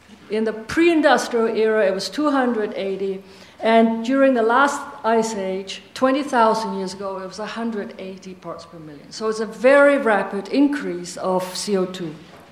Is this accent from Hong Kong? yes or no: yes; Hong Kong; I'm from Hong Kong, and Hong Kong is obviously Hong Kong is here, a very much polluted Hong Kong that I came from